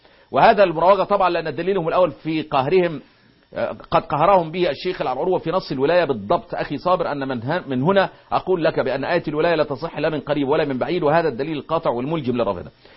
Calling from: Algeria; من الجزائر، والله حاولت أن أتصل مرارا

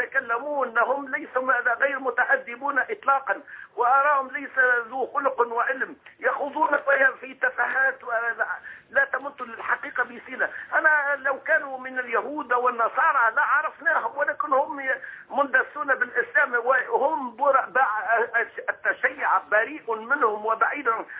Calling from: Tunisia

